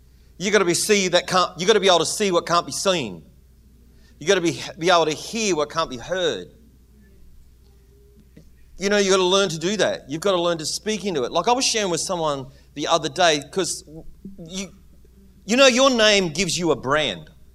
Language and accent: English; Australia; I'm always worried whether you understand me because I'm so Australian.